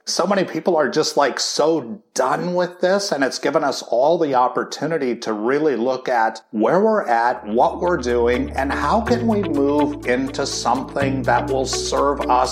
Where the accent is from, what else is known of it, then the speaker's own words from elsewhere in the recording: Duluth, Minnesota, United States; You know, I grew up in Duluth, Minnesota. I was one of six kids